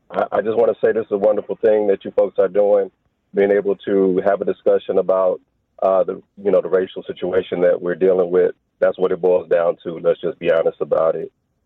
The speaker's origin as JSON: {"language": "English", "country": "United States", "tie": "born or raised there", "said": "growing up in Lincoln Park, a melting pot."}